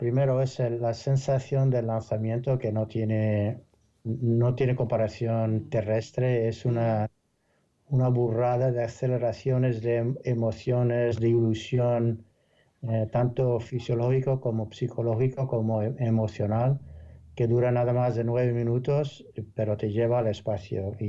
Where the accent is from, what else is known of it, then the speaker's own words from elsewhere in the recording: Spain; para mí es un orgullo poder decir que soy español